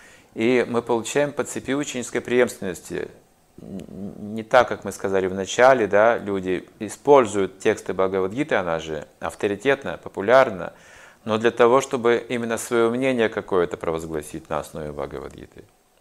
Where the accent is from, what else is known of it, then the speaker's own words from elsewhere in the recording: Russia; Потом он заметил меня, что я иностранец. Выяснил, что я из России.